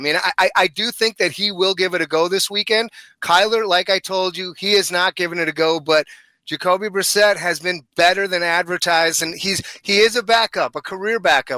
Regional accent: Bayside, Wisconsin, United States; So, look, I grew up in that great state of Wisconsin. I'm born and raised. I grew up in Bayside, Wisconsin, and went to Nicolet High School

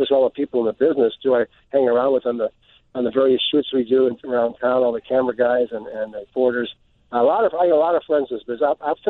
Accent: Chicago, Illinois, United States; I'm a native Chicago, and I grew up in Pilsen, 17th and Racine. I went to De La Salle High School here on the south side

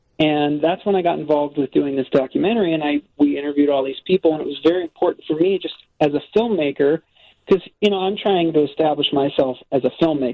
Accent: Fresno, California, United States; But it got to the point where in my hometown of Fresno, California

